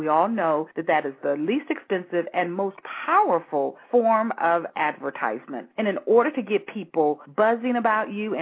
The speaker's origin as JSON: {"language": "English", "town": "St. Louis", "region": "Missouri", "country": "United States", "tie": "born or raised there", "said": "back in my hometown of St. Louis, Missouri"}